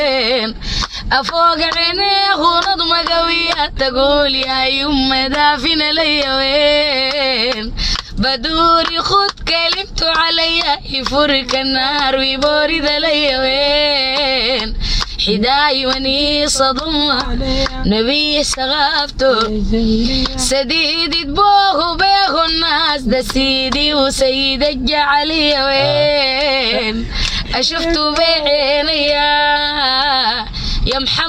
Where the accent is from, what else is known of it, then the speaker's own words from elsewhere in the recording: Sudan; انا سودانية